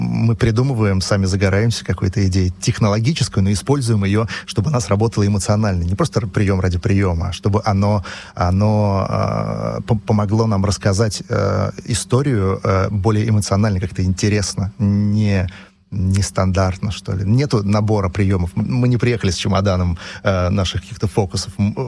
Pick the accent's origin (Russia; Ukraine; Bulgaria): Russia; Saint Petersburg; Я из Петербурга, и там совершенно другой зритель